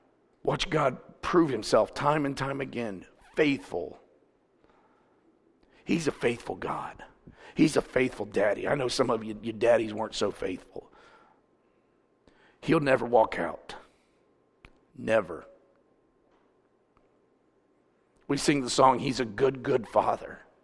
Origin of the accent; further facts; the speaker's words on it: Mount Gilead, Ohio, United States; moved away; I actually was at a place the other day and the guy said, "Now, where are you from?" And I said, "Mount Gilead." "Oh, Moron County."